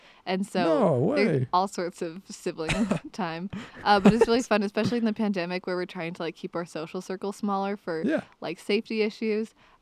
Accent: Salt Lake City, Utah, United States; Yeah, I'm from Salt Lake City, Utah, technically Mill Creek, Holiday area.

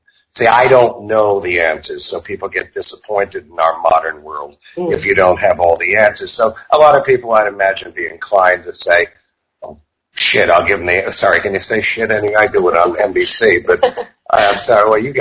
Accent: New York, United States; also born or lived in England; And but I was a kid from New York and decided to go in the Air Force in 79.

